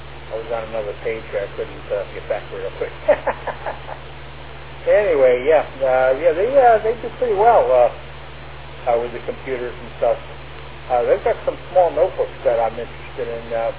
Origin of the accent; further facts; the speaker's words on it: Bayville, New York, United States; And I'm from Long Island originally, so I'm familiar with the topics and the locations and everything else that they talk about.